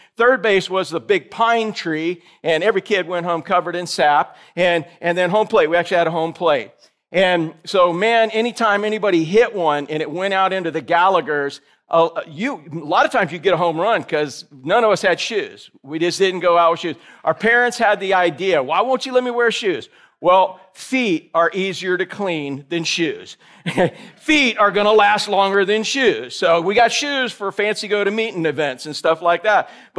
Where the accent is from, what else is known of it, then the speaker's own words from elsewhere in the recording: Orlando, Florida, United States; many of you guys know I grew up in Orlando when Orlando was just basically a swamp.